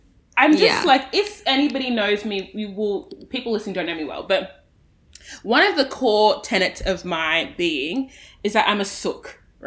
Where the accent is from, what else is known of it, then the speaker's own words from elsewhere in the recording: Australia; I am the Australian voice on the show.